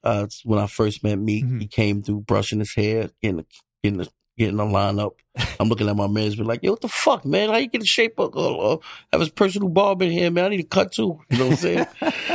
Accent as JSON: {"language": "English", "town": "Bronx", "region": "New York", "country": "United States", "said": "No, they from the Bronx. I'm from the Bronx."}